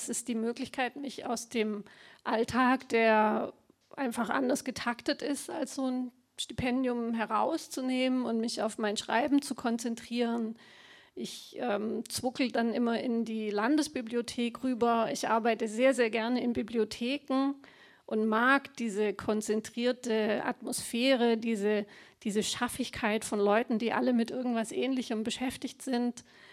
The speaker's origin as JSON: {"language": "German", "town": "Rottweil", "region": "Baden-Württemberg", "country": "Germany", "said": "Ich komme aus Rottweil, das ist nicht allzu weit weg."}